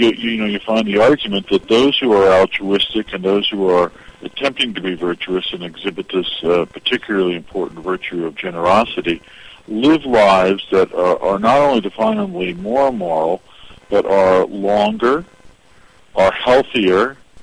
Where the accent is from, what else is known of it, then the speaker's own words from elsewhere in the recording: Philadelphia, Pennsylvania, United States; I'm from Philadelphia, so good thoughts usually coming out of Philadelphia would be my first comment.